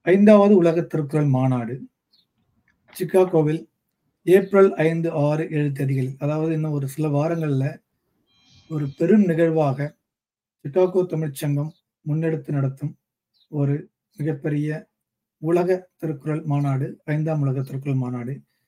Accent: Kumbakonam, Tamil Nadu, India; now in United States; தஞ்சை மாவட்டம் கும்பகோணத்துல என்னுடைய சொந்த ஊர். கிட்டத்தட்ட ஒரு 24 ஆண்டுகளாக அமெரிக்க மண்ணில் குடியேறி குடும்பத்துடன் கணினித்துறையில் வேலை செய்து வருகிறேன்.

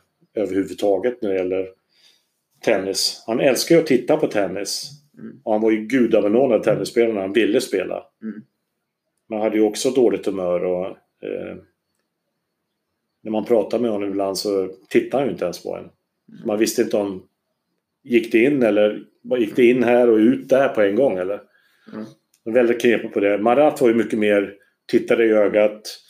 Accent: Sweden; Peter Carter kom från Australien, jag kom från Sverige, så vi mixar ju våra stilar då

